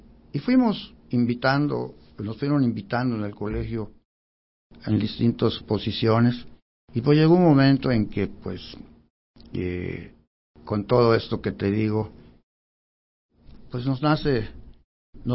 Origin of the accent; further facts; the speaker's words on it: Yucatán, Mexico; somos yucatecos